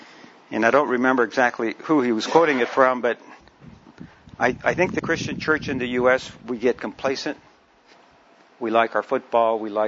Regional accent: Mexico City, Mexico; first language Spanish; English is a second language; Native language is Spanish. I'm working on my English a little bit.

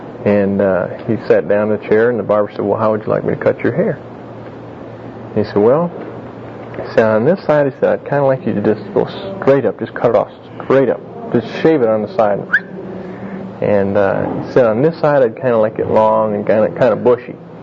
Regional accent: Wisconsin, United States; I'm from Wisconsin, and everything up there was Pollock jokes.

